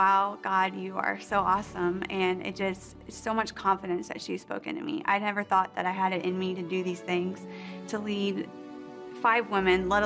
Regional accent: Missouri, United States; I'm from Missouri. Everyone knows Joyce Meyer in Missouri, I think.

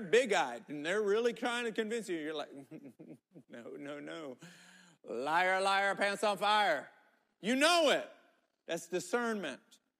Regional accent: United States; I'm this American guy. They don't know me.

